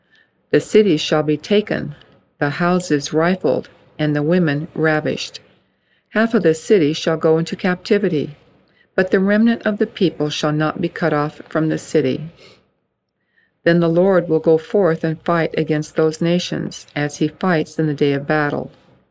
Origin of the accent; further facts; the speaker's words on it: Alpine, California, United States; I'm from Alpine, California